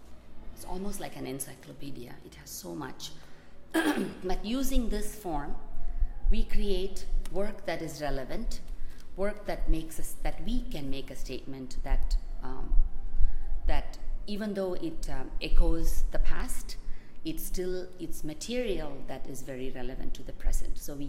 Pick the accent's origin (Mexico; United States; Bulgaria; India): India; Chennai, Tamil Nadu; I grew up in India, southern India, Madras, or now they call it Chennai, and that's the seat of Bharatanatyam.